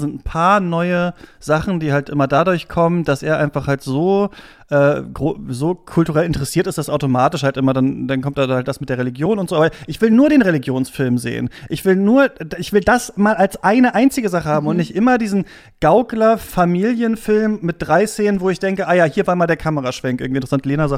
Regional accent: Hamelin, Lower Saxony, Germany; in meiner Heimatstadt Hameln gibt es so ein Glockenspiel

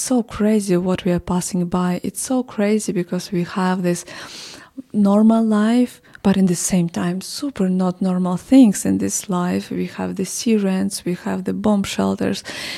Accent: Odesa, Odesa Oblast, Ukraine; Well, I'm from Odessa originally.

